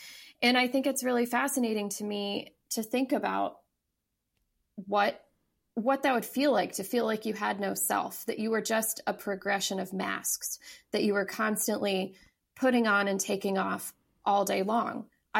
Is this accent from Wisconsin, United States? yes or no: no; Laredo, Texas, United States; And I grew up in Laredo, Texas, which is on the border.